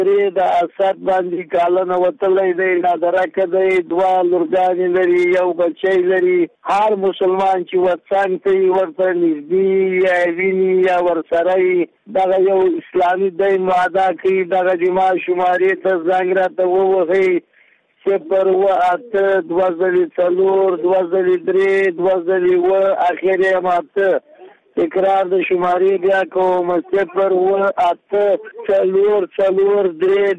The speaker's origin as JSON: {"language": "Pashto", "town": "Mazar-i-Sharif", "region": "Balkh", "country": "Afghanistan", "said": "د مزار شریف نه"}